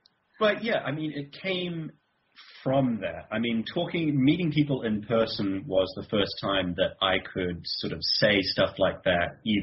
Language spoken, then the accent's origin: English; New Zealand; given that I'm from New Zealand